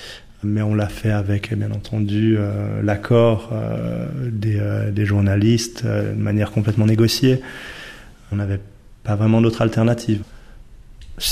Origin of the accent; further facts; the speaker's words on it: Neuchâtel, Switzerland; on voulait aussi avoir une composante neuchâteloise, parce qu'on est, on est neuchâtelois